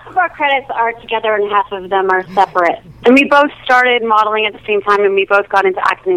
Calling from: Marina del Rey, California, United States; Marina Del Rey.

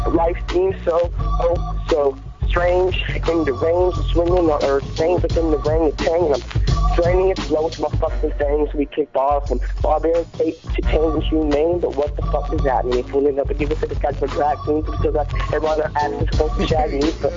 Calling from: Los Angeles, California, United States

